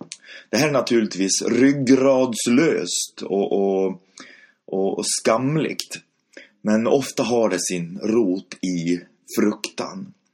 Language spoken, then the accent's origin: Swedish; Dala-Järna, Dalarna County, Sweden; då Socialdemokraterna hemma i Dala-Järna kände sig hotade